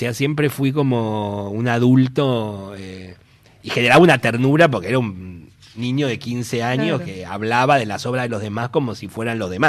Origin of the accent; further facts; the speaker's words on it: Buenos Aires, Argentina; Pero toda mi infancia fue en Versalles, ahí en cerca de Lope de Vega y Jonte, toda mi infancia transcurrió ahí, y a mis 12 años mis padres se mudaron a lo que hoy es Las Cañitas, ahí en Olleros y Luis María Campos.